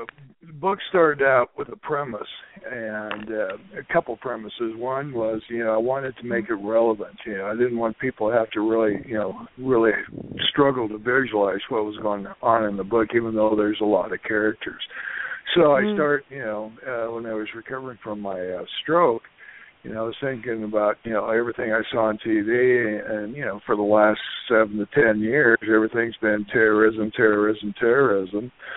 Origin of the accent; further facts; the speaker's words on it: Midwest, United States; And so I'm from the Midwest, so, you know, people from the Midwest, like Missouri or Iowa, those states in the Midwest